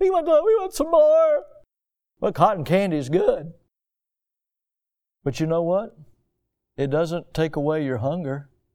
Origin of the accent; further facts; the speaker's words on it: the South, United States; When you're done, I'm from the South. We are allowed to do that.